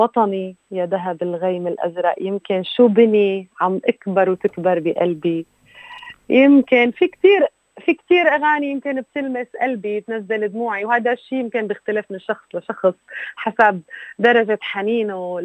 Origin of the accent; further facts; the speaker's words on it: Syria; مدى محبتنا كسوريين أو كعرب